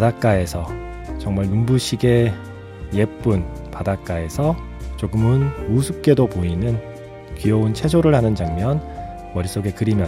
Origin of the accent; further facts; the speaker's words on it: South Korea; 정말 그 전까지는 국악은 제가 한국인임에도 불구하고 내가 국악을 들을 일은 없을 것 같아 라고 생각을 하고 살던 사람이거든요